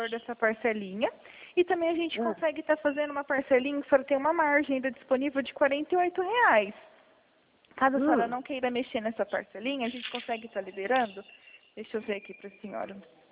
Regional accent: Penápolis, São Paulo, Brazil; Eu sou de Penápolis mesmo.

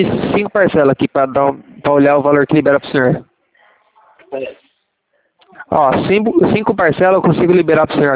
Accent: Sorocaba, São Paulo, Brazil; DDD é 15, que eu sou de Sorocaba.

